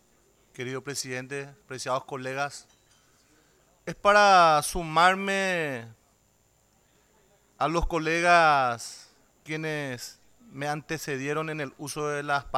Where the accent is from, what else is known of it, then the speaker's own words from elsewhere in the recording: Paraguay; Y eso nosotros, los paraguayos de bien